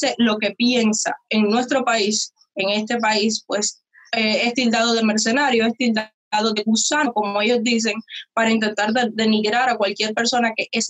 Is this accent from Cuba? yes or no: yes; Cuba; Porque muestro una parte de Cuba que las personas o no se atreven a mostrar o simplemente no están acá para verlo.